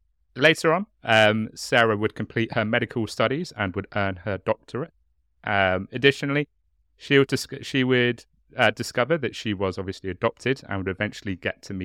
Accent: Hastings, South East England, United Kingdom; I'm from Hastings. I'm not posh. My chubby accent comes out every so often

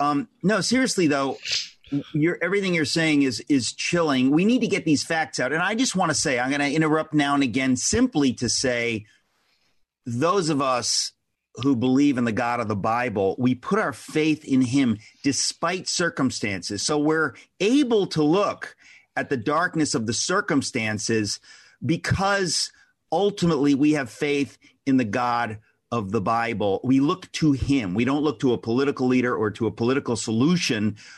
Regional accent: United States; It makes me very angry as an American when we allow this kind of thing to creep in.

